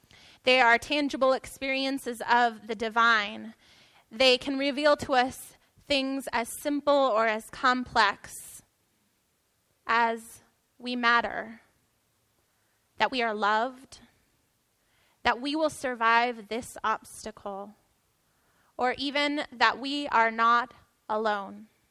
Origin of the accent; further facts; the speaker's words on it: San Diego, California, United States; also born or lived in Colorado; I was born in Colorado, but I only lived there for like 9 months. And then I came into San Diego and have lived here, you know, the rest of my life.